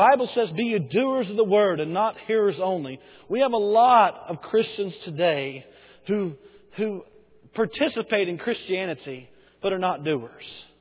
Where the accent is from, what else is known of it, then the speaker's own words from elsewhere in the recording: Bowie, Texas, United States; took the youth pastor position in Bowie, just 20 minutes from there in my hometown.